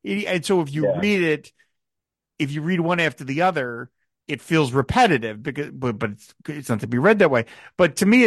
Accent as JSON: {"language": "English", "town": "Philadelphia", "region": "Pennsylvania", "country": "United States", "tie": "born or raised there", "said": "I grew up in the Philadelphia area. We had a bunch of newspapers."}